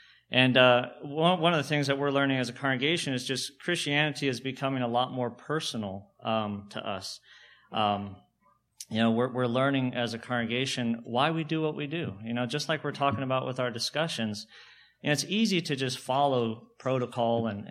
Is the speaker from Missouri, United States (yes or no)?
no; California, United States; also born or lived in Texas; Growing up in California and then in Texas for a long time, I was used to cities with a lot of growth and new construction